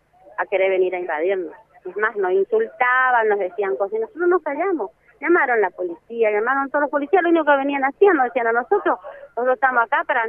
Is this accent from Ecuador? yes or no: no; Argentina; porque somos ciudadanos argentinos